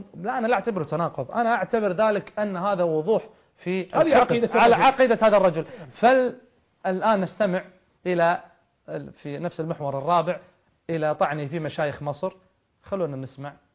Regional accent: Kuwait; عندنا في الكويت

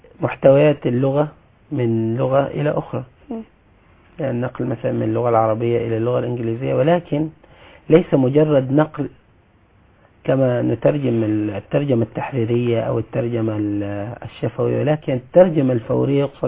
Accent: Asyut Governorate, Egypt; also born or lived in Jeddah, Saudi Arabia; من محافظة اسيوط. ولدت بالسعودية في مدينة جدة

